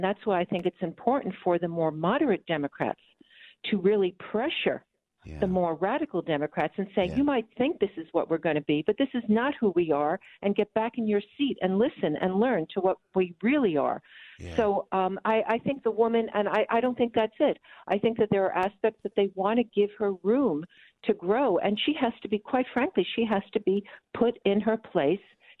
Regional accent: United States; I say this as an American, and I also say this as a Jewish woman.

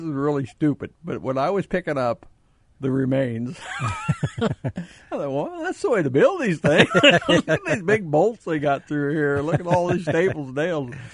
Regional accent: Missouri, United States; I'm from Missouri. You got to show me an awful lot of stuff.

